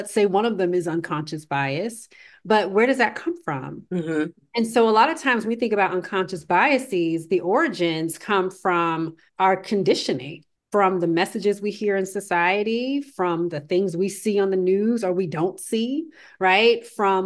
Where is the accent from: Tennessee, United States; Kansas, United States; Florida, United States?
Florida, United States; I'm from Florida.